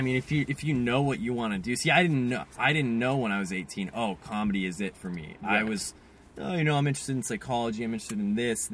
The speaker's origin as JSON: {"language": "English", "town": "Fountain Valley", "region": "California", "country": "United States", "said": "I'm from Fountain Valley, California, the FV streets. Big Mormon population there. I was raised Catholic, though. I'm Irish, raised Irish Catholic."}